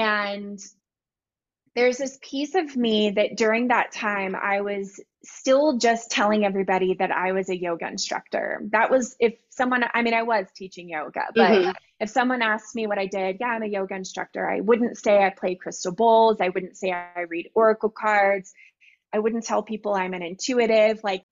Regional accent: Texas, United States; I'm originally from Texas. So I landed back in the Hill Country in Texas.

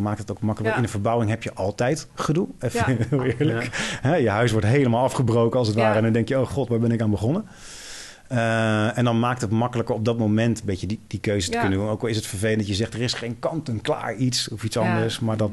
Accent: The Hague, South Holland, Netherlands; ik ben een Hagenees

